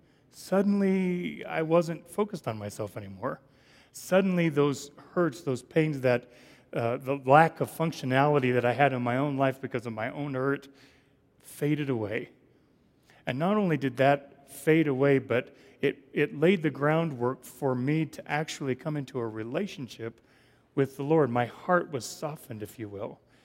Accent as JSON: {"language": "English", "country": "Israel", "said": "And at first I was like, no … from Israel."}